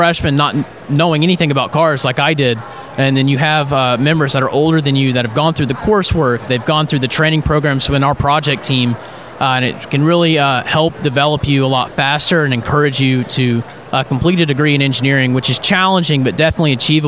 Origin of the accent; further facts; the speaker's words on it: Hoover, Alabama, United States; I'm originally from Hoover, Alabama, and went to Hoover High School.